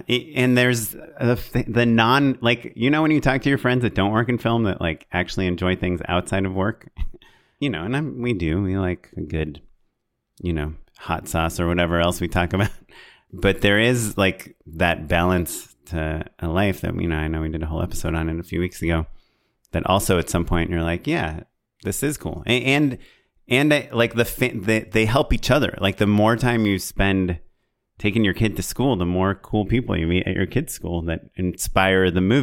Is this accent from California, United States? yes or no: yes; California, United States; Offended. I'm from Orange County for those people that don't know.